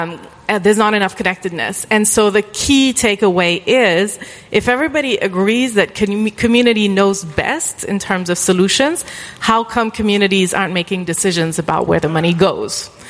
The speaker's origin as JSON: {"language": "English", "country": "France", "said": "I'm from France. I'm honored to be with you today."}